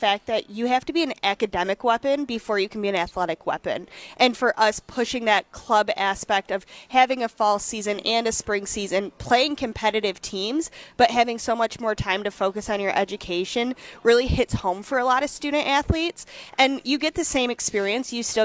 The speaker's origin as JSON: {"language": "English", "town": "Howell", "region": "Michigan", "country": "United States", "said": "So I'm originally from Howell, Michigan."}